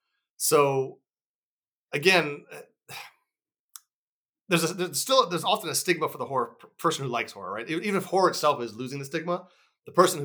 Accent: Maryland, United States; So I grew up in Southern Maryland, St. Mary's County.

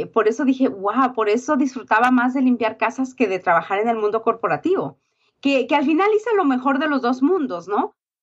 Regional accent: Mexico; yo crecí en México

